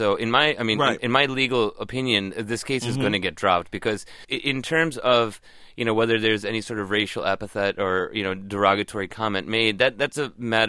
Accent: Chicago, Illinois, United States; Well, you know, I'm from Chicago

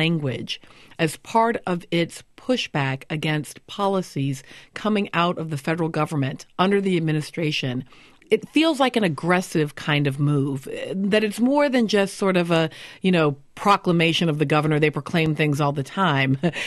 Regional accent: Virginia, United States; Oh, absolutely. One of my parents, my father is a Southerner. He's from Virginia. But my mother is a Westerner. She's from the great state of Washington.

